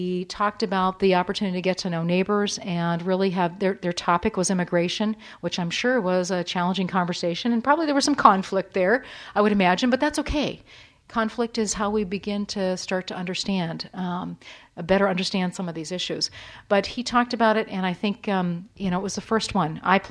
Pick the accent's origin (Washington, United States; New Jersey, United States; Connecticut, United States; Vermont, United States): Vermont, United States; also born or lived in Tennessee; My husband and I met in New Hampshire. I'm originally from Vermont, we faced racism is everywhere, and we also lived in Tennessee for 5 years when I worked for United Way there.